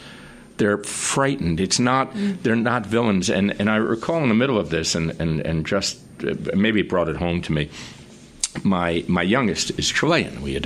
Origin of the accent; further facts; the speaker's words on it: New York, United States; I grew up on Long Island in a middle-class Jewish home.